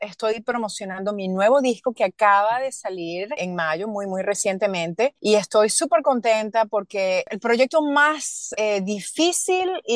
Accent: Venezuela; now in Toronto, Canada; en esta ciudad que bueno, que es donde resido ahora, aunque soy originalmente de Venezuela.

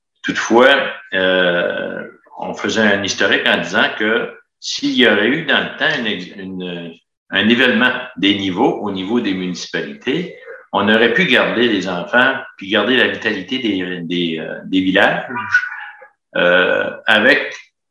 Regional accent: Portneuf-sur-Mer, Quebec, Canada; moved away; je suis originaire du village de Portneuf-sur-Mer. J'ai vu avec le temps, j'ai quitté un bon bout de temps

